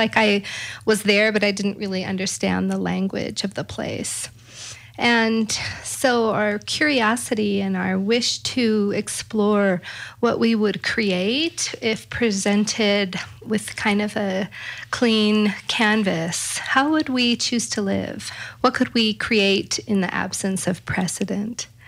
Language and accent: English; California, United States; So Christopher and I grew up in Northern California